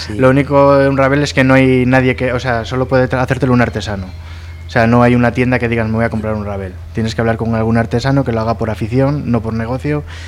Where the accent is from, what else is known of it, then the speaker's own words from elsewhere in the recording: Cabezón, Cantabria, Spain; Y nosotros somos de Cabezón